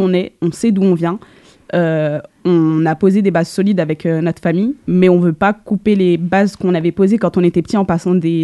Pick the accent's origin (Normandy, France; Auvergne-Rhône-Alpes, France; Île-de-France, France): Île-de-France, France; Saint-Denis; j'ai grandi, je suis née, j'ai grandi à Saint-Denis, en Seine-Saint-Denis.